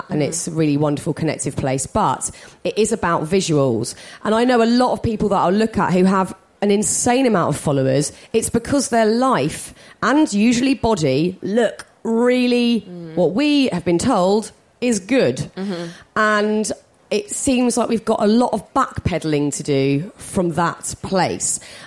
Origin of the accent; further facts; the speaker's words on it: United Kingdom; Is it worse because we're British as well? We're awful at it. British people are so bad at that.